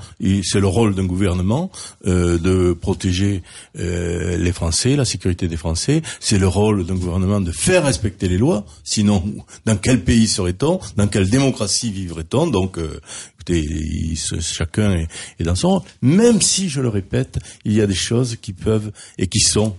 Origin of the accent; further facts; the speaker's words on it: Montauban, Occitanie, France; Je suis montalbanais, je suis né à Montauban, j'ai vécu à Montauban, et j'ai créé mon entreprise à Montauban.